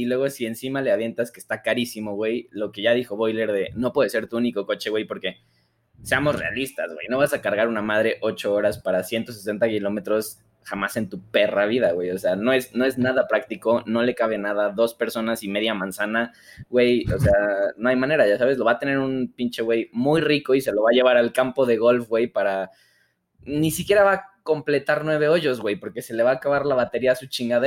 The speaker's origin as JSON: {"language": "Spanish", "country": "Mexico", "said": "lo único bueno es que esté hecho en México y que nosotros somos mexicanos"}